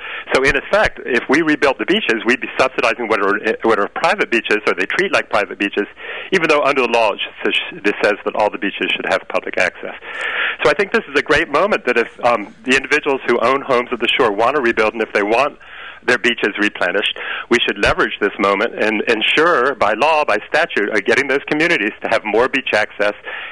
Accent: Florida, United States; I was raised in Florida.

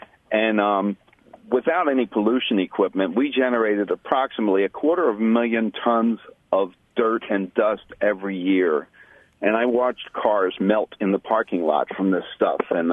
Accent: Philadelphia, Pennsylvania, United States; now in Gary, United States; anyhow, I was born and raised in Philly.

